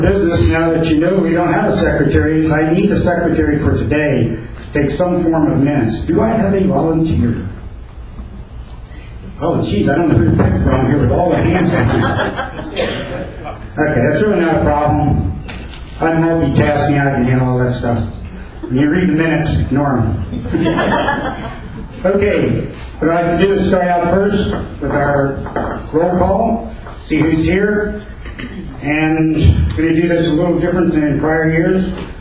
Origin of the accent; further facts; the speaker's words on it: California, United States; I'm the current president. And I'm from Orange County.